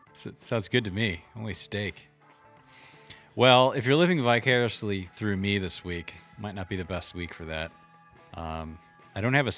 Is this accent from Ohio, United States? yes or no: yes; Cleveland, Ohio, United States; I was, but I'm from Cleveland. Hence the past tense, I was.